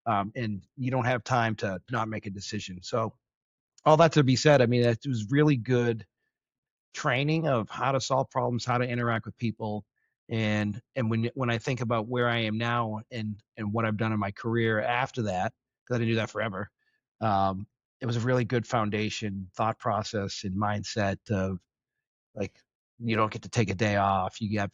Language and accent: English; Boston, Massachusetts, United States; accent: Boston; I'm from Boston, so I'm going to drop some R's and I apologize to the listeners.